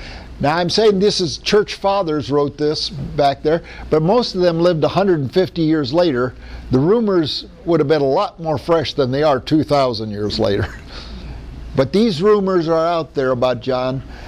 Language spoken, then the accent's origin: English; Iowa, United States; Like Southerners, being a cousin means more. I'm from Iowa.